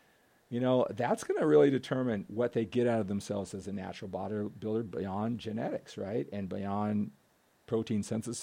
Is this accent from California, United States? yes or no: yes; Walnut Creek, California, United States; I'm from Walnut Creek. I don't know if you know that. And I went to Jesuit High School in Sacramento.